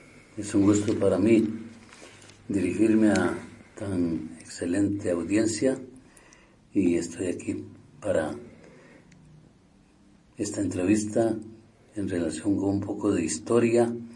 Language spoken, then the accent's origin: Spanish; Palmares, Alajuela, Costa Rica; Soy originario de Palmares, Alajuela. Mis estudios primarios los hice los primeros 4 años en escuela pública de Zaragoza de Palmares.